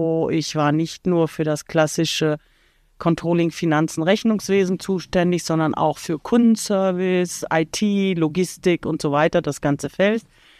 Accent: North Rhine-Westphalia, Germany; born there; ich bin Juristin, bin im Sauerland geboren, habe in Münster studiert, auch ungewöhnlich das ganze Studium in Münster.

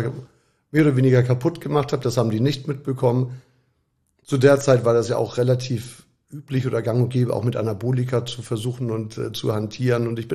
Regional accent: Hamburg, Germany; Damals in Hamburg war es Schnelsen, Niendorf, so die Ecke. Da sind wir oft hin und her gezogen.

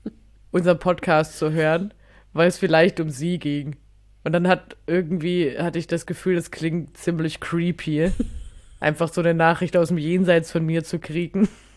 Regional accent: Baden-Württemberg, Germany; das ist so eine richtige Beleidigung, die man ernst meint als Schwabe.

